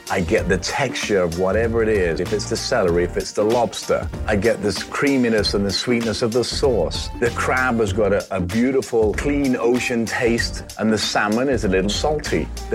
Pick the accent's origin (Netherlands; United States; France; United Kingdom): United Kingdom; England; I'm from England, right?